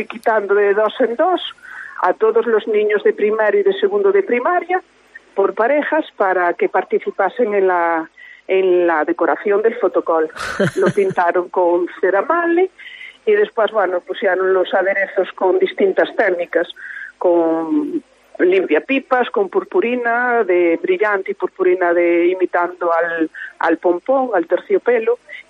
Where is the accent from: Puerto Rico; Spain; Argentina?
Spain; Viveiro, Galicia; Ya no solamente para los que somos de Vivero